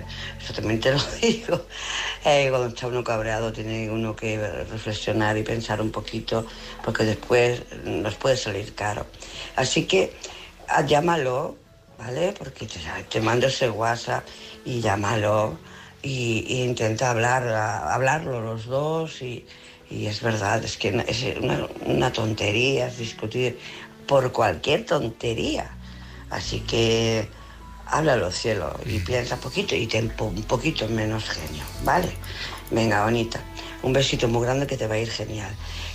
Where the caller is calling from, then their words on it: Barcelona, Catalonia, Spain; de Barcelona.